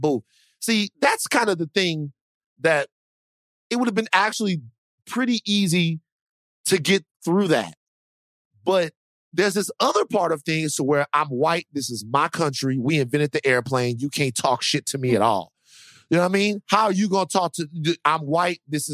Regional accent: Deep South, United States; I'm from the Deep South, okay? I'm from the Deep South. And being from the Deep South, I'm very proud to be from the Deep South.

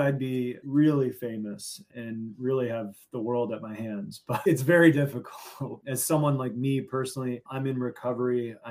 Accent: Chicago, Illinois, United States; I grew up in Chicago in the 90s, so I play basketball.

